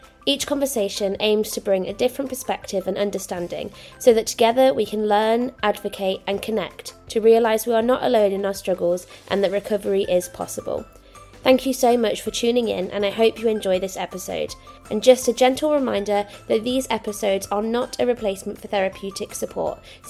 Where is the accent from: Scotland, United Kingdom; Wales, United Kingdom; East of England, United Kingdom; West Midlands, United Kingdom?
East of England, United Kingdom; Cambridge; I'm actually really enjoying the fact that we are both from Cambridge today.